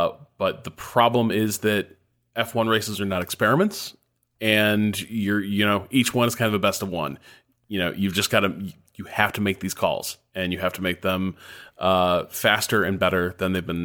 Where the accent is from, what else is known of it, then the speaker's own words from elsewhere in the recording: Canada; My only real touchstone for penalties in sports is hockey, I'm Canadian after all